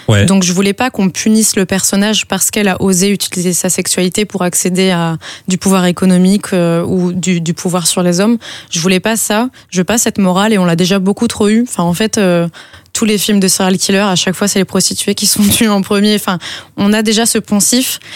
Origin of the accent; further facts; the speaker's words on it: France; Moi je viens de la France donc je connais cette loi là